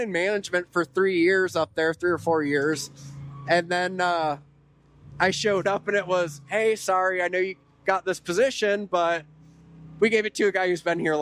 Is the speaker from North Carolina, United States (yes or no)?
yes; North Carolina, United States; That's a long story, but short story would be I grew up in North Carolina. I don't want to skip that part because a lot of people think I'm from Wyoming. I'm not from Wyoming.